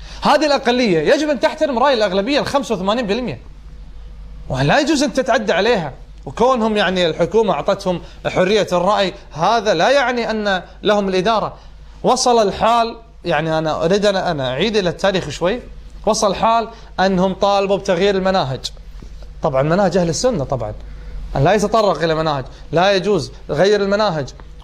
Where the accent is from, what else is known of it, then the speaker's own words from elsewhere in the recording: Kuwait; بلدنا الغالي الكويت الذي تربينا فيه وعشنا فيه